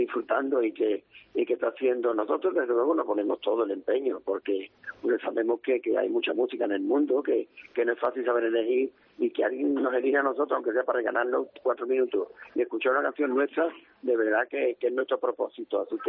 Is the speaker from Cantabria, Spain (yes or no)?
no; Extremadura, Spain; encantado de saber que pisaré mi tierra extremeña otra vez, hombre.